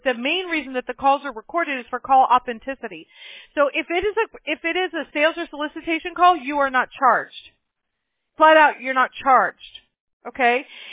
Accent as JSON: {"language": "English", "town": "Mobile", "region": "Alabama", "country": "United States", "tie": "born there", "said": "which I can say because I was born in Mobile, Alabama, which is about as far south as you can get, okay?"}